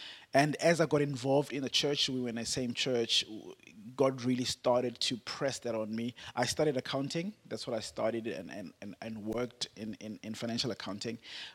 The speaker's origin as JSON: {"language": "English", "town": "Durban", "region": "KwaZulu-Natal", "country": "South Africa", "tie": "born or raised there", "also_born_or_lived": "Johannesburg", "said": "I grew up in Durban, but moved to the east of Joburg, Johannesburg."}